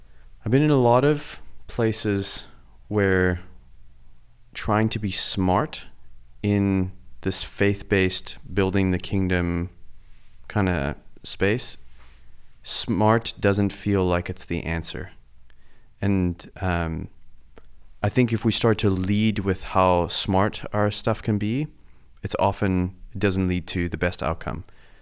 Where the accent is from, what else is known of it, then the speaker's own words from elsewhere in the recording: South Africa; I grew up in South Africa